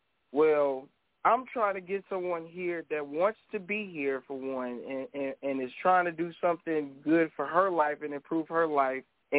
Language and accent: English; St. Louis, Missouri, United States; And where I'm from North St. Louis. So North St. Louis, black.